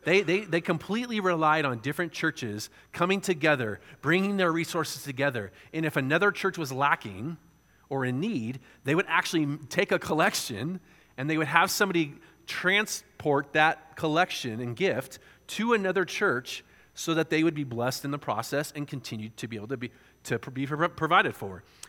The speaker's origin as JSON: {"language": "English", "town": "San Diego", "region": "California", "country": "United States", "said": "And I'm from San Diego, so that's even worse."}